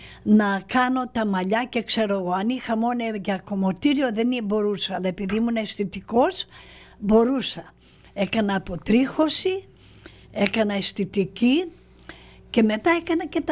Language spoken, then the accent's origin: Greek; Thessaloniki, Central Macedonia, Greece; moved away as an adult; also born or lived in Kastoria; now in United States; Γεννήθηκα στην Καστοριά, μεγάλωσα στην Θεσσαλονίκη, Βενιζέλου και Ολύμπου και ήρθα στην Αμερική 23 χρονών. 22 πήγαινα στα 23.